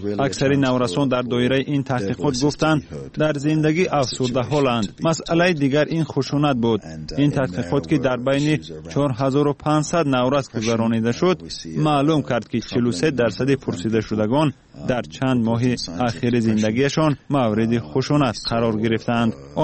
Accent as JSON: {"language": "Persian", "country": "New Zealand", "tie": "born or raised there", "said": "من در نووای زلندیا بزرگ شدم."}